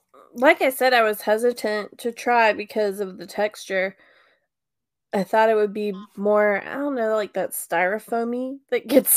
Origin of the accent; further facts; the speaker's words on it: Huntsville, Alabama, United States; growing up in the Rocket City, I've tried many an astronaut food